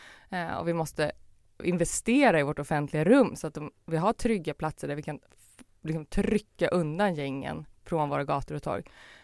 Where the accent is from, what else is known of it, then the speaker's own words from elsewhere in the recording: Stockholm, Stockholm County, Sweden; Och jag är uppvuxen ute i Tensta på Järvafältet.